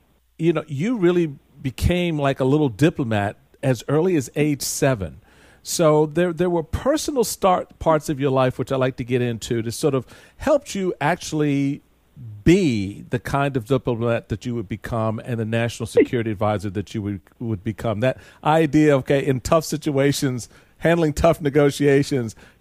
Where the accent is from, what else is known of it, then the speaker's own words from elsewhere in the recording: Washington, District of Columbia, United States; I, too, native Washingtonian.